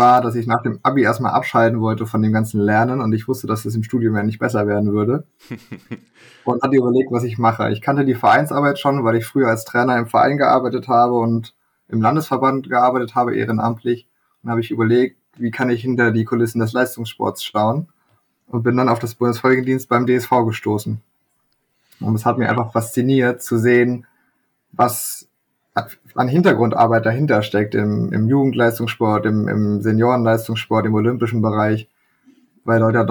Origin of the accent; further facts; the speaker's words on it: Magdeburg, Saxony-Anhalt, Germany; also born or lived in Leipzig; now in Kiel, Germany; Ich komme ursprünglich aus Mitteldeutschland, einer nicht allzu segelbegeisterten Region, sage ich mal, aus Magdeburg. Bin dann nach Leipzig gewechselt und wohne jetzt mittlerweile seit fast 2 Jahren hier in Kiel